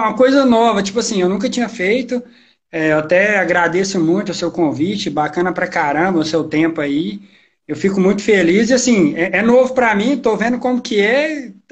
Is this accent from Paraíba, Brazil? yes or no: no; Uberaba, Minas Gerais, Brazil; eu sou daqui de Minas Gerais, Uberaba.